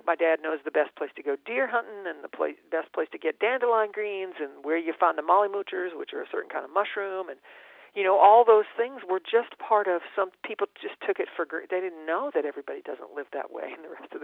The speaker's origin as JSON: {"language": "English", "town": "Charleston", "region": "West Virginia", "country": "United States", "tie": "born or raised there", "said": "there's one stretch between my hometown, Charleston, and Lewisburg, and it was a 90-mile drive"}